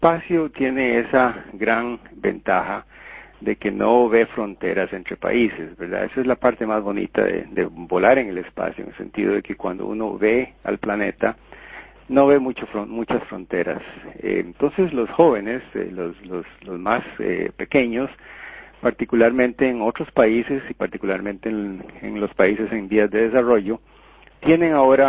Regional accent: Costa Rica; Eso lo estamos haciendo también en Costa Rica, en mi país

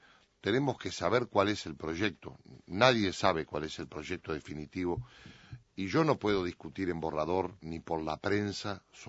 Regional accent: Uruguay; yo como uruguayo, como senador de la República, como integrante del Partido Nacional

